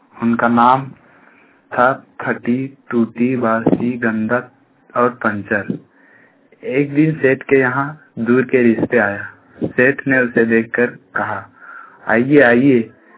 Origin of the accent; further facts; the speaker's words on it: Kari Khurd, Jharkhand, India; मैं करी खुर्द से हूँ, मेरा डिस्ट्रिक्ट बोकारो।